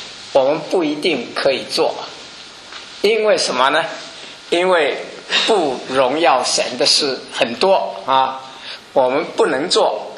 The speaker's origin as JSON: {"language": "Chinese", "country": "China", "said": "我相信我们中国人呢最会打算盘哈，最会打算盘。"}